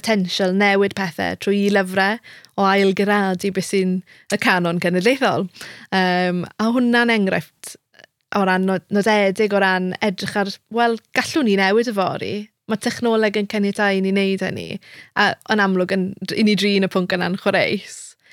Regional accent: Carmarthen, Wales, United Kingdom; Wel, dwi o Garfyrddin ymwreiddiol

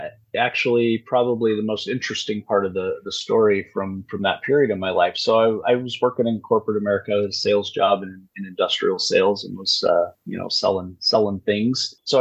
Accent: Oregon, United States; I grew up in Southern Oregon.

